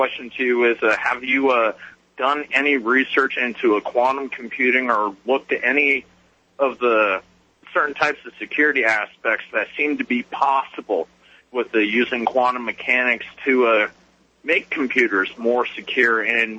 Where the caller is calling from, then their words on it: Kearney, Nebraska, United States; I'm calling from Kearney, Nebraska